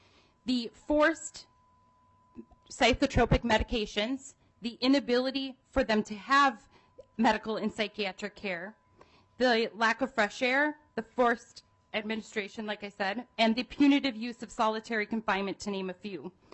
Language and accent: English; Zimmerman, Minnesota, United States; I'm from Zimmerman, Minnesota in Sherburne County, and I've been a resident there for roughly 7 years.